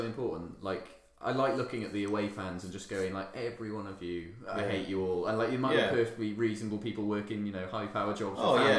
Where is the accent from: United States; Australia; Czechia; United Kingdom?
United Kingdom; Swansea, Wales; because I'm from Swansea